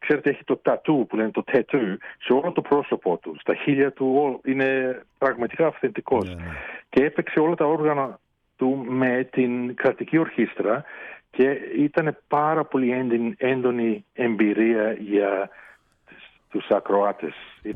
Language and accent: Greek; New Zealand; Και η αδερφή μου και εγώ μεγαλώσαμε μέσα στην Ισλανδία, αλλά μεγαλώσαμε σε ελληνικό σπίτι φυσικά. Η γλώσσα ήταν μόνο ελληνική γλώσσα, το φαΐ, η μουσική, όλα ήταν από την Ελλάδα. Και ήμασταν σαν ένα μικρό νησί της Ελλάδας σε ένα μικρό χωριό στη Νέα Ισλανδία.